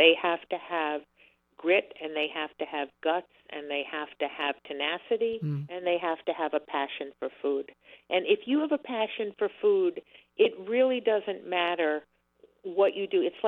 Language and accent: English; Miami Beach, Florida, United States; I grew up in Miami Beach, a child of parents who never cooked unless throwing a frozen TV dinner into the oven is your idea of cooking.